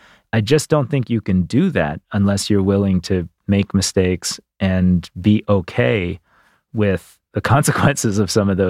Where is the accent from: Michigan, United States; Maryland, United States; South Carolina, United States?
Michigan, United States; Detroit; My dad worked at Ford Motor Company. I grew up around Detroit.